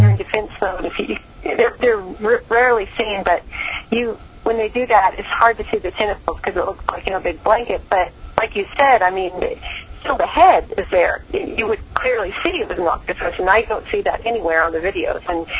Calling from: Oregon, United States; I'm calling from Oregon.

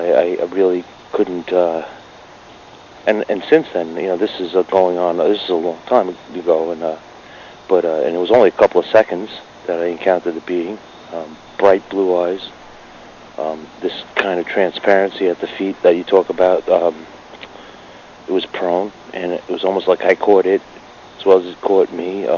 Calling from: New York, United States; I'm calling from New York.

